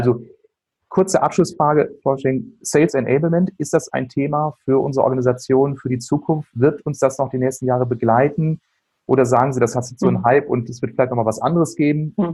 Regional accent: Bielefeld, North Rhine-Westphalia, Germany; Ich komme hier aus Bielefeld, Herford, Ostwestfalen.

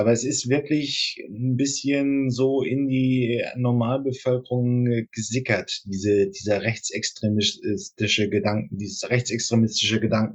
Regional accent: Northern Germany, Germany; Ich komme aus Norddeutschland.

